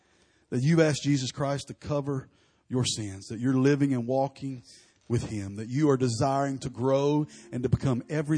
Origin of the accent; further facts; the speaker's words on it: Alabama, United States; You know, I'm from the deep south. I'm from Alabama.